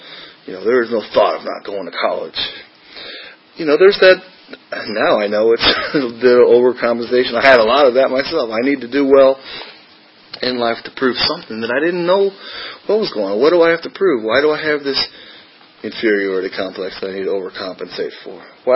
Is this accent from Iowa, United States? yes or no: no; Illinois, United States; So I grew up in Illinois, went to schools in Illinois, I went to residency in Illinois.